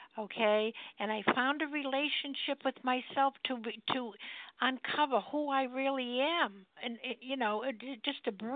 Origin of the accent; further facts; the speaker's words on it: Massachusetts, United States; I'm from Massachusetts.